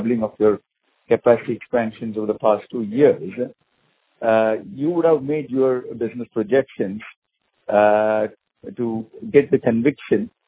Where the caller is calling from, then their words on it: Oman; Because I'm calling from Oman and there were some line disruptions.